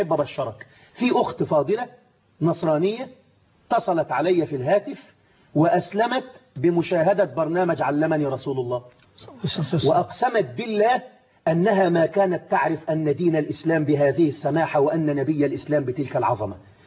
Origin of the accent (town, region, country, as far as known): Egypt